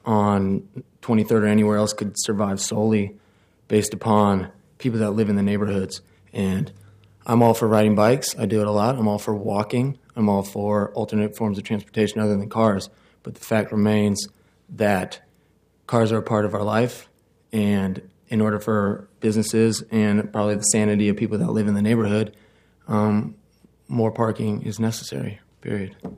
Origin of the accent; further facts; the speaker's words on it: Portland, Oregon, United States; I'm born and raised in Portland